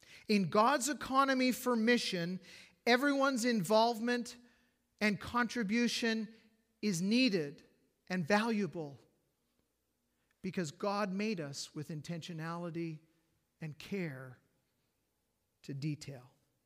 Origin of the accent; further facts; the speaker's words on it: Calgary, Alberta, Canada; now in New Brunswick, Canada; go back to the very community where I grew up in Calgary